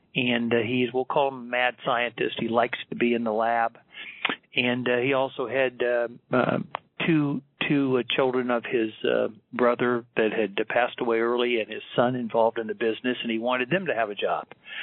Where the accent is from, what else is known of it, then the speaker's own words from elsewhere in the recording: Florida, United States; born there; moved away as an adult; also born or lived in Houston; I was born in Florida, graduated both with an accounting and law degree from the University of Florida, and moved to Houston, where I practiced accounting with Arthur Anderson, migrated to the West into Nevada in 1978, and I've been here ever since.